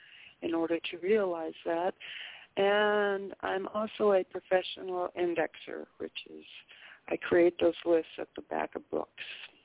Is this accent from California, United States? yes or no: yes; Weed, California, United States; Well, I said I was from Weed, California. I'm a native Californian